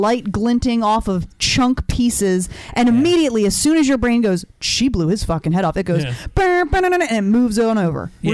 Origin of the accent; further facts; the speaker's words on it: Baltimore, Maryland, United States; This is something that touches us all personally, and especially growing up in Baltimore.